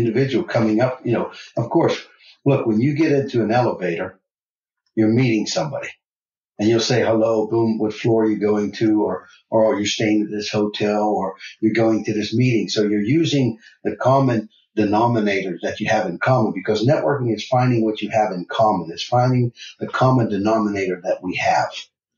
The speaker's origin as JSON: {"language": "English", "town": "Pittsburgh", "region": "Pennsylvania", "country": "United States", "said": "We root for the Pittsburgh Steelers. I'm from Pittsburgh, so Pittsburgh Steelers."}